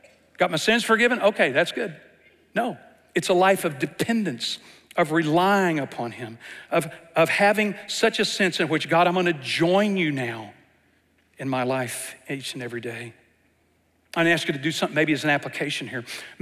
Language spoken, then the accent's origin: English; Texas, United States; I'm from East Texas. I'll translate it for you because you don't got it.